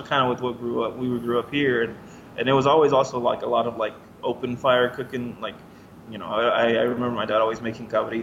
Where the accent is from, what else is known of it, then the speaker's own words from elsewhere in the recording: Weslaco, Texas, United States; I grew up here in West Laco, which is in the River Grande Valley. And if you don't know where that is, it's like the tip of Texas, like the southernmost tip of Texas.